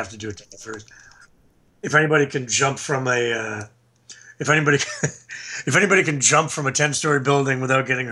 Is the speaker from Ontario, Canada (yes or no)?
no; Montreal, Quebec, Canada; Montreal, where I grew up in Montreal, has a big baseball history.